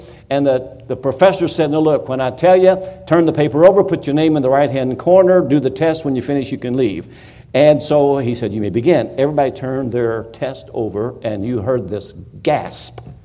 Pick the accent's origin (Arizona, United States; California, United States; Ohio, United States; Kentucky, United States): Kentucky, United States; now in Florida, United States; I told you last night I was from Kentucky, but I live in Florida.